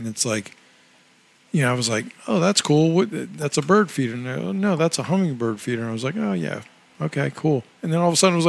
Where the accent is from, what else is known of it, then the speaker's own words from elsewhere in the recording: Virginia, United States; And I'm like, dude, I'm from Virginia.